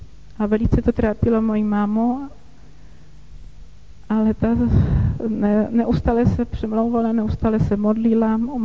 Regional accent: Poland; Czech is a second language; moved away as an adult; now in Czech Republic; vlastně jste už to určitě poznali, že nejsem Češka. A tak já pocházím z Polska. Tam jsem dostala velice takový silný kořený víry.

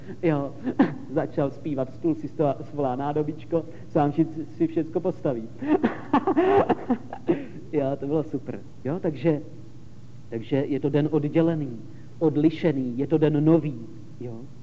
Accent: Soběšice, South Moravian Region, Czechia; My jsme ještě neměli auto, já jsem ze Soběšic, takže autobusem do Útěchova

